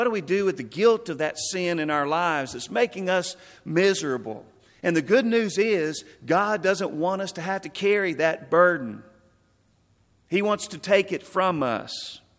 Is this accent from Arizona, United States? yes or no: no; Stanton, Texas, United States; Tarzan, Texas. That's 15 miles from where I grew up in Stanton, Texas.